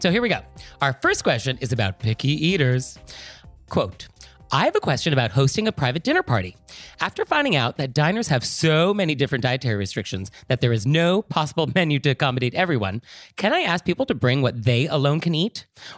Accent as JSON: {"language": "English", "region": "California", "country": "United States", "said": "I am from California. I feel like this is unfair to all of us. There are some very reasonable Californians."}